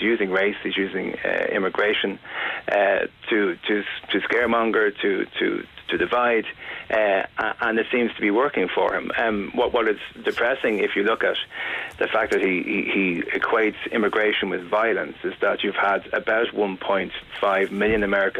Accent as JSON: {"language": "English", "country": "Ireland", "said": "So I think we have a responsibility as Irish people to speak to our own history"}